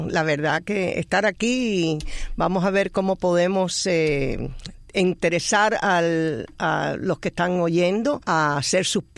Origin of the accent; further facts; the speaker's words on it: Havana, Cuba; born there; Bueno, yo nací en La Habana.